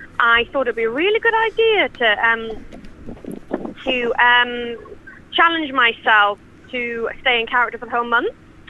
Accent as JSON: {"language": "English", "town": "Newcastle", "region": "New South Wales", "country": "Australia", "said": "Well, I'm from Newcastle. This is not normal."}